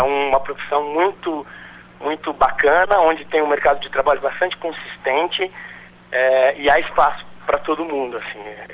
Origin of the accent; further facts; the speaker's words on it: Curitiba, Paraná, Brazil; Eu me formei nos anos 80, Alexandre. Venho de Curitiba, eu fiz um curso superior de teatro lá.